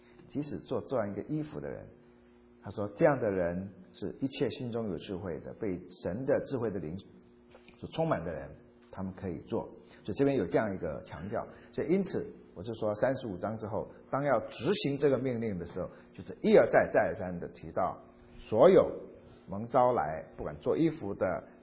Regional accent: Taiwan; 我们从小在台湾受教育

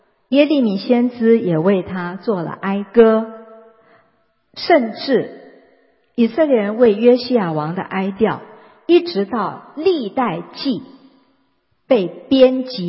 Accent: China; 好，我们中国人也是这样的，如果丧失这个独子，这个悲哀可以说是最大的痛苦。

